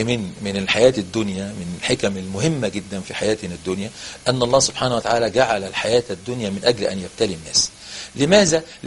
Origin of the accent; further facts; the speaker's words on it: Egypt; انما عندنا في مصر وانا يعني يا حاج يعني هي من تقدمت في السن.